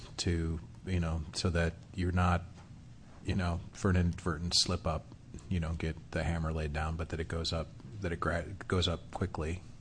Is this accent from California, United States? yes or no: yes; Berkeley, California, United States; I'm from Berkeley, California, so everything looks really cheap here.